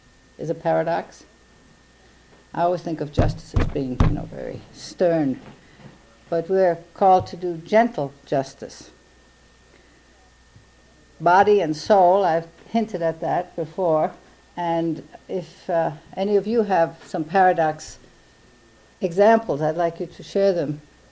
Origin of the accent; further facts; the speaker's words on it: Minneapolis, Minnesota, United States; I'm from Minneapolis.